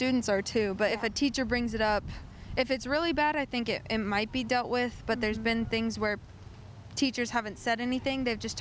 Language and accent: English; Warrenton, United States; I'm also from Warrenton.